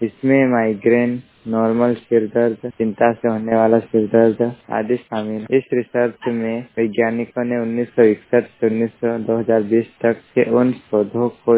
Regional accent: Andrada, India; बड़ाने जिले के ग्राम पंचायत अंदराड़ा का निवासी हूं।

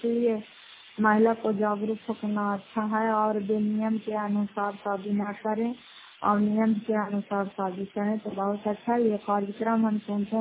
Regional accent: Fatehpur, Bihar, India; घर फतेहपुर, पंचायत मकरौता, जिला नालंदा, प्रातः ब्लॉक की निवासी हूँ।

